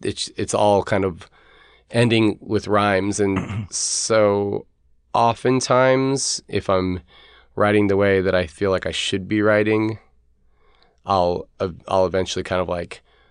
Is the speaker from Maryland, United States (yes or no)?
no; Omaha, Nebraska, United States; So I'm from Omaha, Nebraska, and we're next door to Council Bluffs, Iowa.